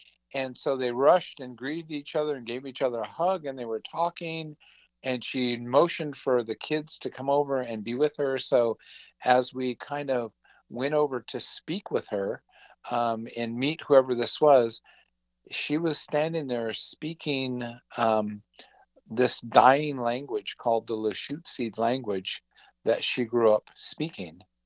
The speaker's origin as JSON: {"language": "English", "region": "Washington", "country": "United States", "tie": "born or raised there", "said": "So I'm a registered Yakima native, but I grew up on the Tulalip reservation."}